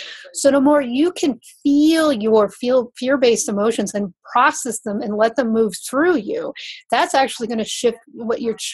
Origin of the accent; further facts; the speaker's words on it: Wisconsin, United States; You know, I grew up in Wisconsin. My father's a scientist.